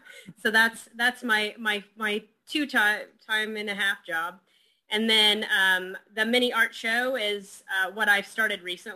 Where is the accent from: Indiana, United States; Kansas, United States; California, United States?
Kansas, United States; Wichita; also born or lived in New York / Texas; now in Springfield, United States; I grew up in Wichita, Kansas.